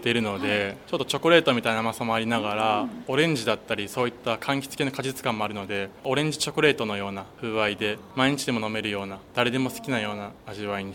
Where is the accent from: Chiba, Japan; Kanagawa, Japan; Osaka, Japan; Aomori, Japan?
Kanagawa, Japan; Fujisawa; also born or lived in Nagoya / Seattle; 小さい頃は正直藤沢に対してただ生まれ育った場所っていう感覚で、好きって聞かれたら好きですけど、そんな自分から大好きって発信するほどではなかったんですけど、サラリーマンになって、実は名古屋で3年間働いてて、でその後にシアトル2年間渡って、地元を離れ